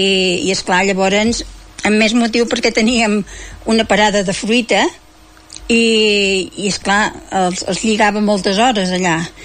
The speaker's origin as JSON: {"language": "Catalan", "town": "Manresa", "region": "Catalonia", "country": "Spain", "tie": "born there", "said": "1948 a Manresa i havia estat veí, bueno, vaig néixer a Manresa al carrer Joc de la Pilota."}